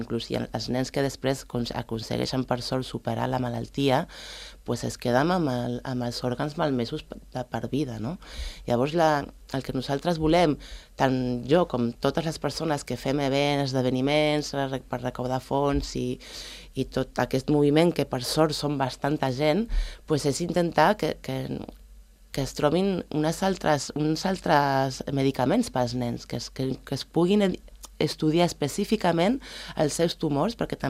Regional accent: Valldoreix, Catalonia, Spain; Sí, nosaltres som de Valldoreix. L'associació es va fundar a Barcelona, perquè els nostres amics són de Barcelona i l'Anna anava a l'Hospital Sant Joan de Déu, però som d'aquí, diguem-ne, som de Valldoreix.

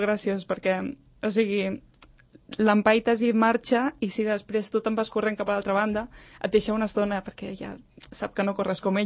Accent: Lumbreras de Cameros, La Rioja, Spain; Però generalment ho faig molt a La Rioja, al meu poble, que es diu Lumbreras de Cameros.

